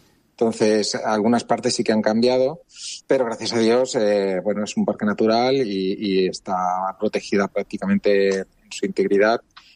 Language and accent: Spanish; Benidorm, Valencian Community, Spain; Bueno, yo soy de Benidorm.